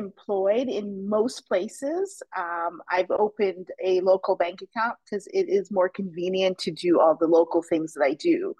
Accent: United States; But I do maintain my banking presence at my home country of the U.S.

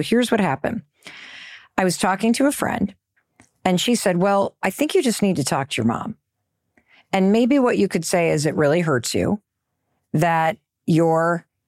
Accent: Midwest, United States; Chris lives in the East and I grew up in the Midwest.

